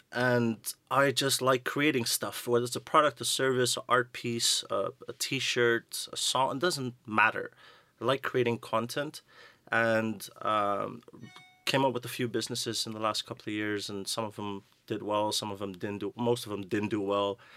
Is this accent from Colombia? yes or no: no; Netherlands; I'm from Holland, born and raised. My dad's Indian. My mom is South American. She's from Suriname